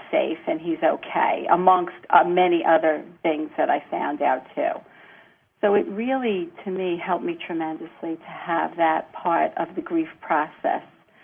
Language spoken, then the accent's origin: English; New York, United States; from New York.